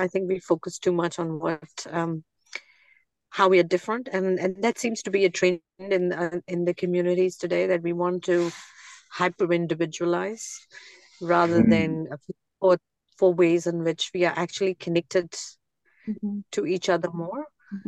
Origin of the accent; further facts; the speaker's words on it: Hyderabad, Telangana, India; now in New Zealand; I am originally from Hyderabad in India, and I've been in New Zealand 16 years.